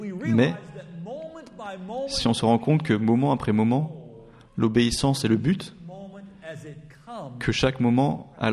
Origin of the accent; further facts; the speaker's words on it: Florida, United States; French is a second language; Moi, je viens de Floride.